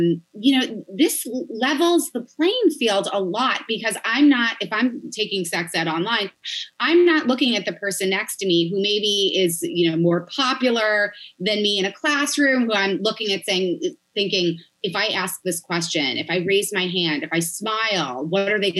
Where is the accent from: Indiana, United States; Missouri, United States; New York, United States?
New York, United States; In Long Island.